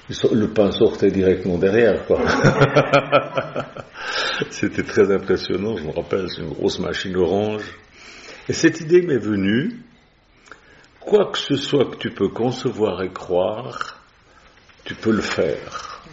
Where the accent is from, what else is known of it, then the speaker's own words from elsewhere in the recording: Switzerland; devant chez moi en Suisse, il y avait un champ